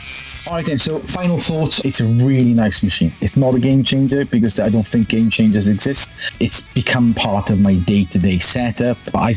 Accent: Wales, United Kingdom; I'm not Spanish. I'm Welsh.

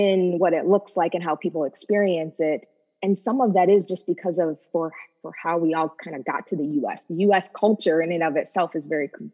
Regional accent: New York, United States; So I grew up in white suburbia in upstate New York

